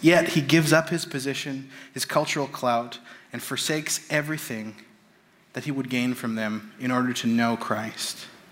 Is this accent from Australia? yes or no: no; Canada; accent: Canadian; I apologize for my Greek, my Canadian accent on the Greek there